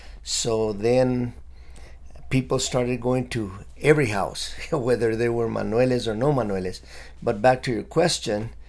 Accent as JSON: {"language": "English", "town": "Amalia", "region": "New Mexico", "country": "United States", "tie": "born or raised there", "said": "Growing up in Amalia, there was probably like four different groups."}